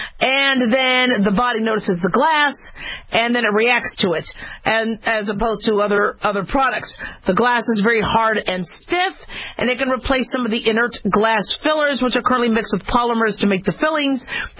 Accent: Nevada, United States; Those of us in Nevada, my hometown, thank you.

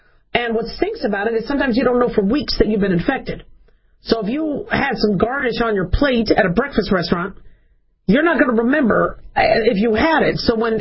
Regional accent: Arizona, United States; also born or lived in Nevada; I was bored to death growing up in Arizona and Nevada with no school during the summer.

